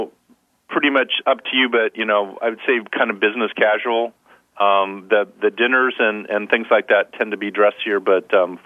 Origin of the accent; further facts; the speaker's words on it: California, United States; I'm Californian, and we take everything pretty laid back.